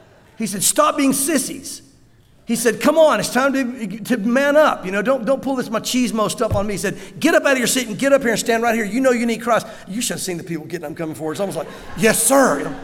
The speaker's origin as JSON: {"language": "English", "region": "the South", "country": "United States", "tie": "born or raised there", "said": "But I'm a child of Abraham. I grew up in the South. I went to church. My dad was a pastor."}